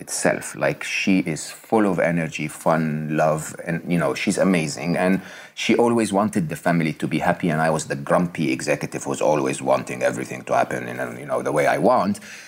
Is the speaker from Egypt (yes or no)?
yes; Egypt; from the time when I was young and growing up in Egypt and didn't have much.